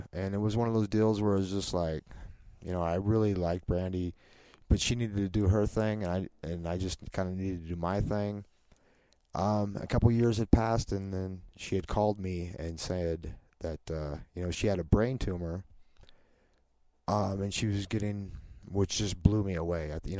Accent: North Platte, Nebraska, United States; born and raised in North Platte, Nebraska, graduated in 1993.

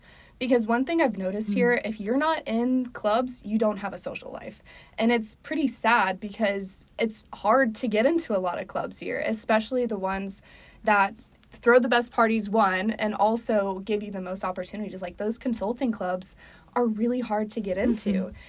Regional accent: the South, United States; Yeah, so I grew up in the South. I went to public school

